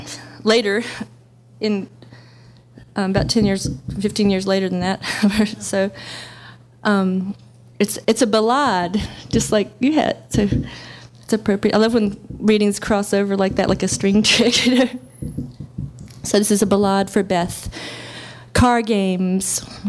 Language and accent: English; North Carolina, United States; Except I am from North Carolina, but this is like the first time I've ever been invited to read here